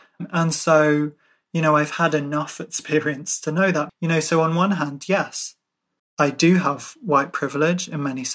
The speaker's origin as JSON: {"language": "English", "country": "Ireland", "said": "I'm Irish"}